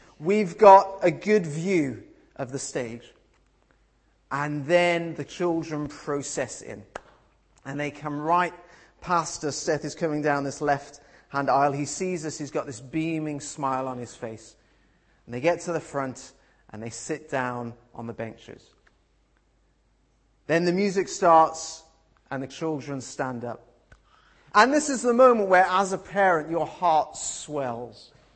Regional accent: United Kingdom; You can say people want to run ahead like a kid, but we're British, we're adults

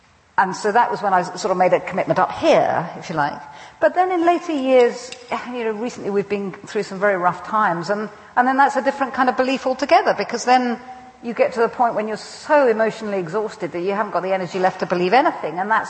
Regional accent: Cambridge, East of England, United Kingdom; next door to the family I was brought up in Cambridge.

